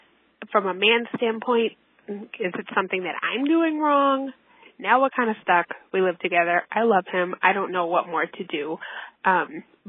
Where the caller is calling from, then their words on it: Massachusetts, United States; I'm calling from Massachusetts.